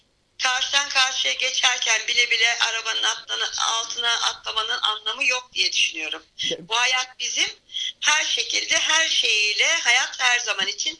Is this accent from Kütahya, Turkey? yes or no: yes; Kütahya, Turkey; Ben 13 Nisan 1971 doğumluyum. Kütahyalıyım aslen.